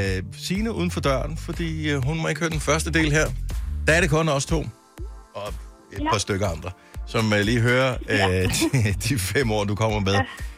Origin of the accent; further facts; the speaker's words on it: Bogense, Region of Southern Denmark, Denmark; Dagens deltager er fra min barndomsby, Bogense.